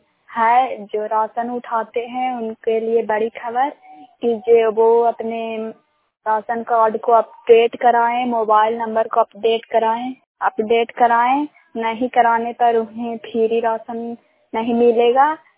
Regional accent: Saun, Bihar, India; ग्राम सौन पंचायत स्थान थाना कराय बसराय जिला नालंदा के निवासी हूँ।

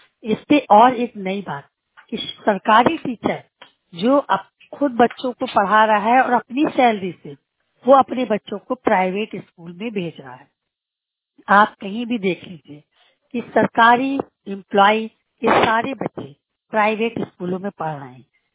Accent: Uttar Pradesh, India; और मैं बांदा जिले से हूँ।

